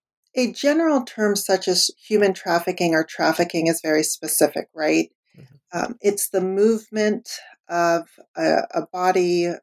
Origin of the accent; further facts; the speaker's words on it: California, United States; So I grew up in the Bay Area.